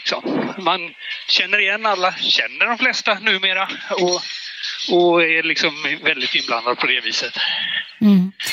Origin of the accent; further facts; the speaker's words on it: Botkyrka, Stockholm County, Sweden; also born or lived in Partille; Sen flyttade familjen till Stockholm. Mm. Bodde i norra Botkyrka. Norra och södra Botkyrka. Flyttade till Tumba när jag flyttade hemifrån. Så jag bodde i Stockholm i 29 år fram till 2008.